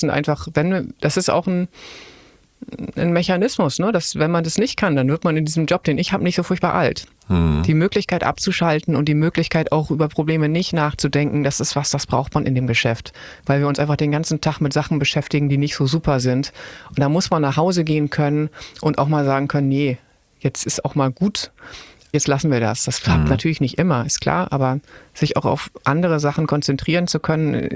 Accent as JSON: {"language": "German", "region": "Northern Germany", "country": "Germany", "said": "ich bin aus Norddeutschland, protestantisch gepflegt."}